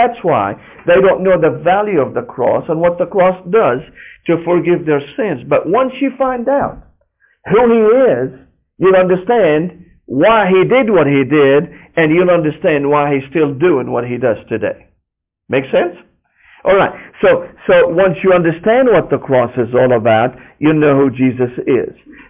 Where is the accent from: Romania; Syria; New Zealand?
Syria; Damascus, Damascus Governorate; I grew up in Damascus, Syria, the land of the apostles.